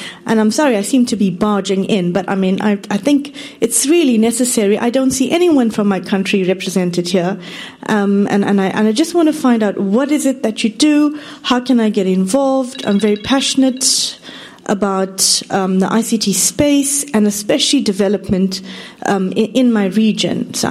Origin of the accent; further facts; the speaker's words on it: South Africa; I'm from South Africa